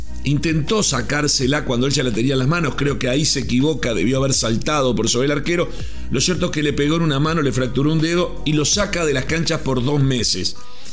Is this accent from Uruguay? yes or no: yes; Uruguay; Yo como uruguayo me niego a quejarme de una falta fuerte.